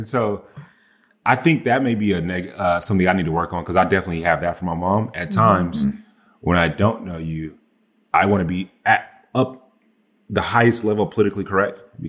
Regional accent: the South, United States; But I would say it started definitely way before, because I'm from the South. I say, yes, ma'am, no, ma'am, yes, sir, no, sir.

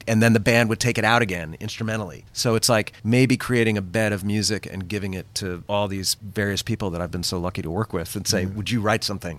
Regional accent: New York, United States; also born or lived in New Hampshire / Boston; But I grew up just right outside of New York and was bitten hard by the ski bug when I was about 12. That just led me north. So that's where I wound up in New Hampshire and then Boston.

